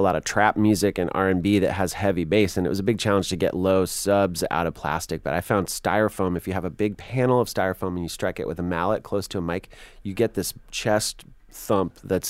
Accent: England, United Kingdom; I'm English through and through

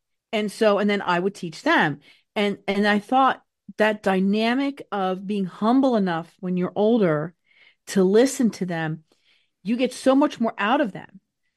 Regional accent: Norway; English is a second language; because I come from Norway.

